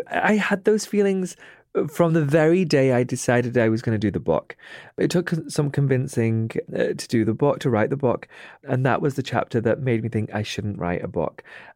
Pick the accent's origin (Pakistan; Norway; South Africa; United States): Pakistan; Before 9/11, I was worried that somebody would attack me for being Pakistani.